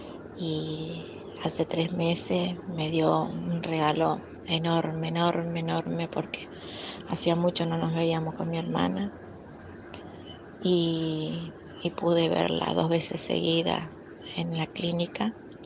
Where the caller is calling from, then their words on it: Resistencia, Chaco, Argentina; de Resistencia.